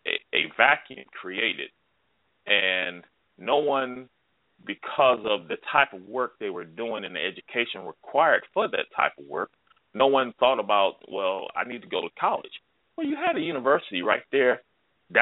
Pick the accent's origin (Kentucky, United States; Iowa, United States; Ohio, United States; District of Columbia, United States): Ohio, United States; Akron; I'm 51 years old. Okay. I'm from Akron, Ohio. And, you know, we were basically an industrialized city back in the 70s, 60s and 70s.